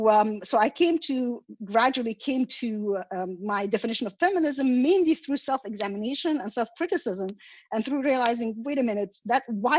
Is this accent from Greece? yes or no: no; Egypt; moved away as an adult; now in United States; I came to the US when I was 23 and I grew up in Egypt